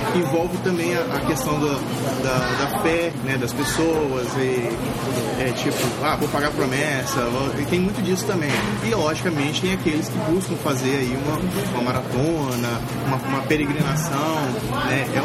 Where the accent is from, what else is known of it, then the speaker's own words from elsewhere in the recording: Espírito Santo, Brazil; Vou fazer propaganda dos motoristas que capixaba não, mas eu me incluo dentro dele